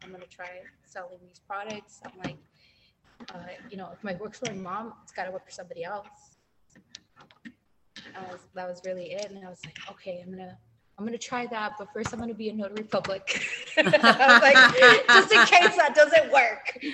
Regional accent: East Los Angeles, California, United States; And I'm from East LA.

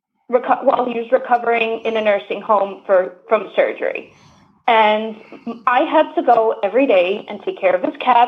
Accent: New York, United States; I'm from New York City.

